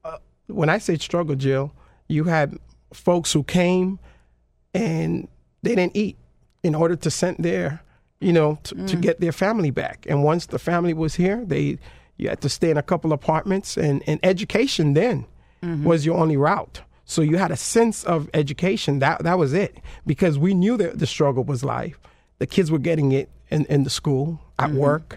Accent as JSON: {"language": "English", "region": "New York", "country": "United States", "tie": "born or raised there", "said": "I grew up in New York, and it was a little bit different."}